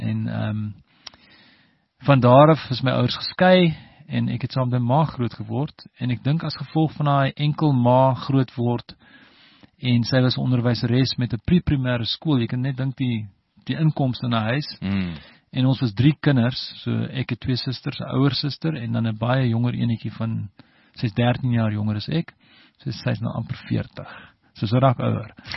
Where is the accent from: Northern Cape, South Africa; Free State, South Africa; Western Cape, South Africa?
Western Cape, South Africa; Stellenbosch; born there; Ek's gebore in Stellenbosch in 1968, so is 51 jaar terug, amper, 50 jaar terug. So Stellenbosch, even toe, sal ek jy sê, is 'n klein dorpie